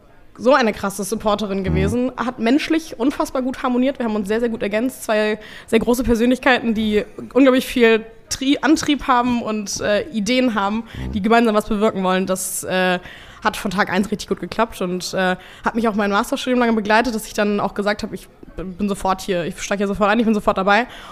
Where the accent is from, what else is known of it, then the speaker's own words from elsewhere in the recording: Ireland; Ah, ich komme aus Irland, genau.